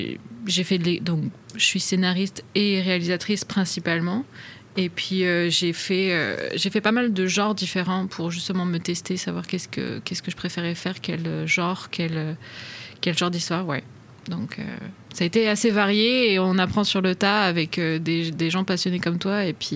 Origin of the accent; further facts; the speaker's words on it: France; moved away; Moi, je suis française, là. Je sais pas si ça s'entend dans la radio, probablement. Et je suis arrivée en 2018